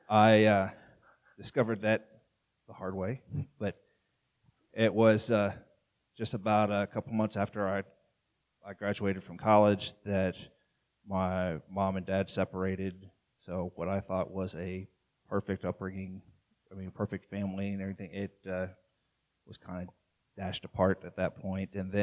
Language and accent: English; Pickerington, Ohio, United States; I grew up in Pickerington, so not completely local, but pretty close.